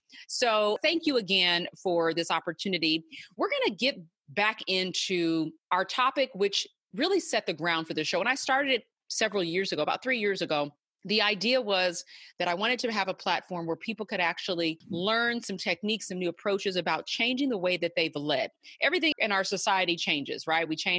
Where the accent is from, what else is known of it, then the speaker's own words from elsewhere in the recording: California, United States; I love Arizona. I'm from Cali, but I love Arizona.